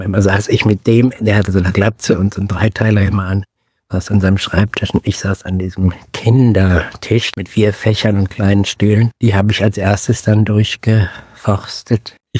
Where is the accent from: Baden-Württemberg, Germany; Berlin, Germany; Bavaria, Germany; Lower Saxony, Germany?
Lower Saxony, Germany; Ich bin an Lüneburger Heide aufgewachsen, als Flüchtlingskind, ganz idyllisch.